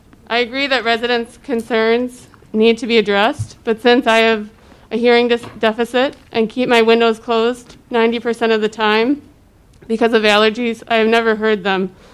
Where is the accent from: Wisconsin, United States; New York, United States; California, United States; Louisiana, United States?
Wisconsin, United States; I'm from Milwaukee County.